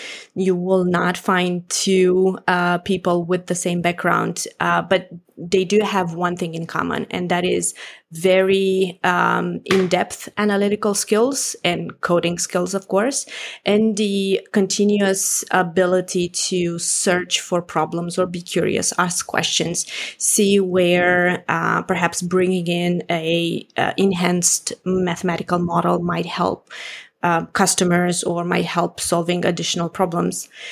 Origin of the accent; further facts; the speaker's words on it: Romania; I am originally from Romania, Eastern Europe. Grew up here. I'm actually currently visiting my family